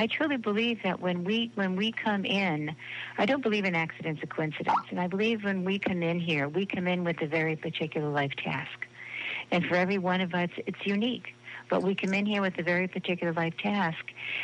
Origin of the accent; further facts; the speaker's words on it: Boston, Massachusetts, United States; growing up in South Boston, that was an expectation